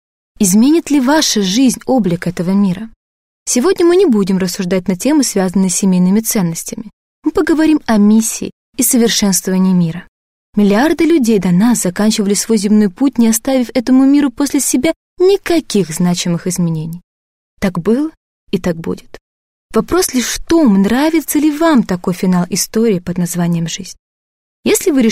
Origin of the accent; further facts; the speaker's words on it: Kamchatka Krai, Russia; born there; Я родилась на Камчатке.